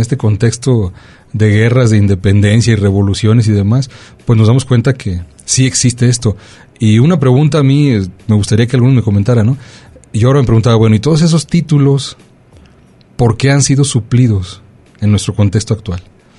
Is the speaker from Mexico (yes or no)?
yes; Mexico; los mexicanos